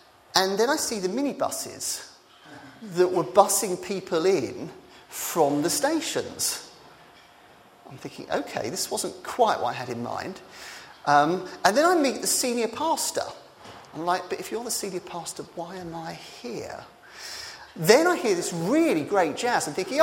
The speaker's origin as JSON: {"language": "English", "region": "East of England", "country": "United Kingdom", "said": "and I come from Essex, right? It just, you know, maybe I should have got a bit more Essex."}